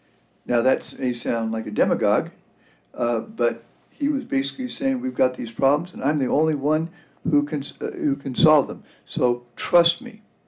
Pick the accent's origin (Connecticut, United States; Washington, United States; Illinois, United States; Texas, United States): Texas, United States; My home state of Texas, for example, we see it just this week with regard to bills the governor has signed